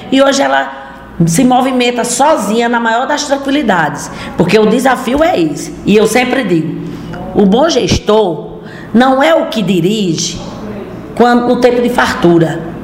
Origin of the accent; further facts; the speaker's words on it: Paraíba, Brazil; E como eu sou nordestina, Paraíba na retada, eu não vou ficar aqui sentado esperando alguma notícia.